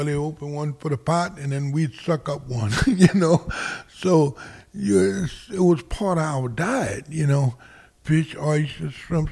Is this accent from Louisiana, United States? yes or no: yes; Pointe a la Hache, Louisiana, United States; I'm from Point Lahash, Louisiana. I'm 68 years old.